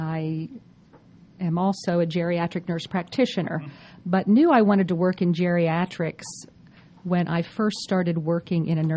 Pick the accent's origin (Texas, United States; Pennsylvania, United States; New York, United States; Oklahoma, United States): Pennsylvania, United States; Altoona; No, I'm from Pennsylvania, from central Pennsylvania, a small town named Altoona.